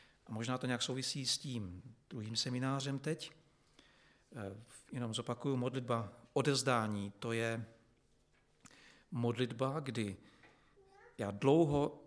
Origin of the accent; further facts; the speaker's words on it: Český Těšín, Moravian-Silesian Region, Czechia; pocházím tady nedaleko odsud z Českého Těšína, kam se pořád rád vracím, stejně tak moje manželka, takže máme domek v Třinci